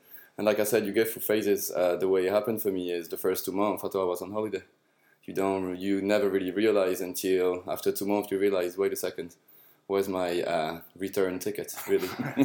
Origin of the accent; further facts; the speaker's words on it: Toulouse, Occitania, France; moved away as an adult; now in Liverpool, United Kingdom; I'm from Toulouse, born and raised for 20 years. I left when I was 20 years old, and I also moved in Liverpool.